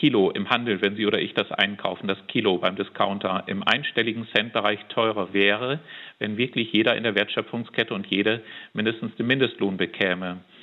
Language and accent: German; Lower Saxony, Germany; Ich komme aus einer Region, aus Südoldenburg, wo der Boden, die Luft, das Wasser stark belastet sind durch diese intensive Tierhaltung und Fleischproduktion.